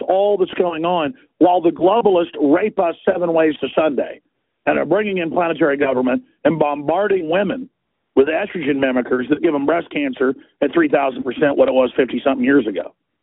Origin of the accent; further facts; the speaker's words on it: Dallas, Texas, United States; I mean, we all grew up being football fans. I grew up in Dallas, for heaven's sakes. It was like a religion.